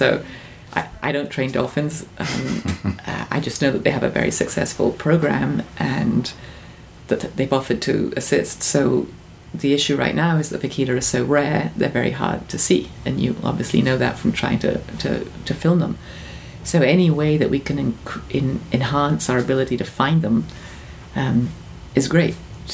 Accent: United States; I'm an American. I'm sitting in California

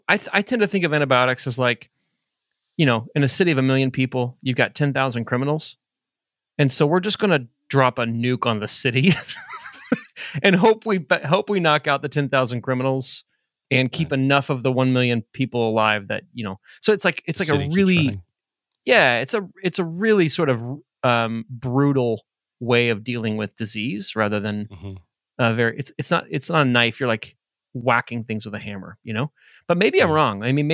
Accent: Fishers, Indiana, United States; born or raised there

